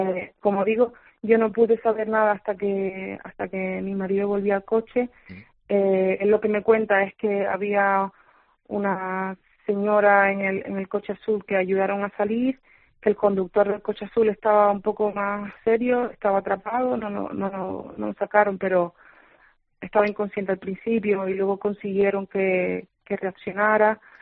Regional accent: Puerto de la Cruz, Canary Islands, Spain; No, yo soy de Tenerife, de Puerto de la Cruz.

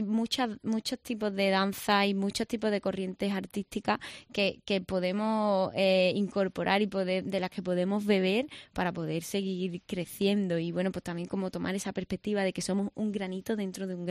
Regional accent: Seville, Andalusia, Spain; yo soy sevillana.

